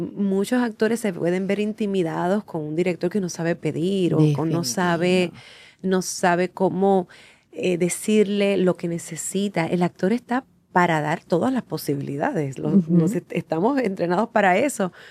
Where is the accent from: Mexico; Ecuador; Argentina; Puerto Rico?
Puerto Rico; Barranquitas; Yo soy de Barranquitas